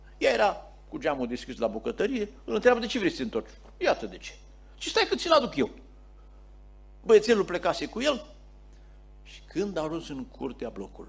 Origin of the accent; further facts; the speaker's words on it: Apuseni Mountains, Romania; eu sunt din Apuseni.